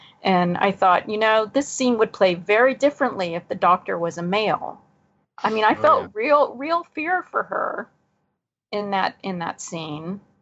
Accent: Jacksonville, Florida, United States; When I grew up in Jacksonville, Florida, it's Northeast Florida. It is the Deep South.

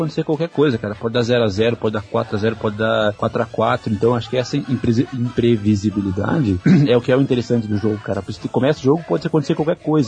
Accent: Curitiba, Paraná, Brazil; eu sou de Curitiba

